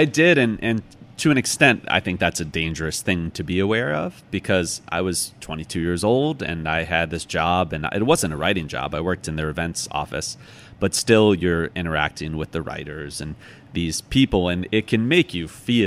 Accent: Illinois, United States; So I grew up a White Sox fan because I grew up outside Chicago, and okay.

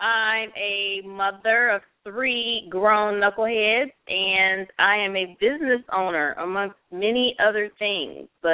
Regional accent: Michigan, United States; now in Atlanta, United States; The thing is, we are both originally from Michigan, and we've lived in the Atlanta area for over 20 years.

